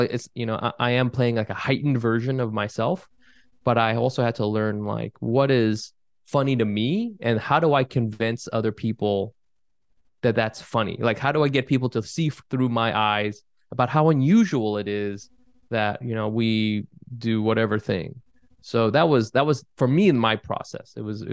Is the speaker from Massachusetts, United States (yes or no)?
no; California, United States; growing up in California, you know, I was kind of like, I had an arm's length from the Vietnamese culture. And like, and I grew up in California in the 90s.